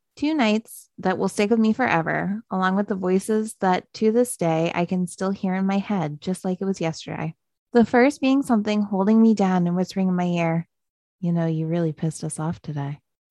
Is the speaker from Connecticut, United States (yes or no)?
yes; Connecticut, United States; For years growing up in Connecticut, I lived and drove down a road named Hell Hollow Road.